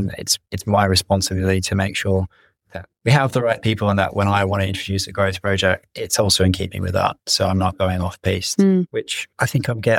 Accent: Australia; my home country of Australia

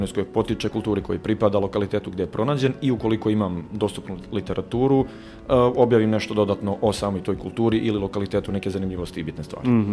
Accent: Čačak, Šumadija and Western Serbia, Serbia; iz Čačka.

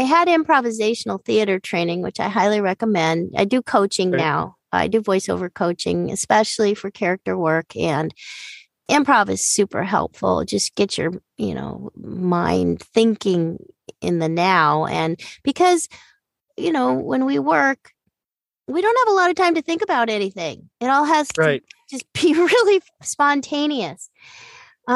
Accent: California, United States; Because I am from Southern California, there are people in the industry around here

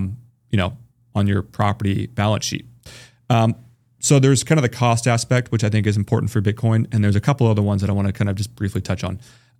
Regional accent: Seattle, Washington, United States; I mean, I'm from Seattle. Shout out Seattle.

